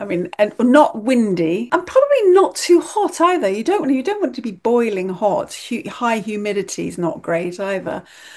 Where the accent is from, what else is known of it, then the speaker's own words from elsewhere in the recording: London, United Kingdom; also born or lived in Greece / Venezuela; I was raised in London. I lived in London most of my life. I've lived abroad as well. I lived in Greece for a few years. I've lived in Venezuela.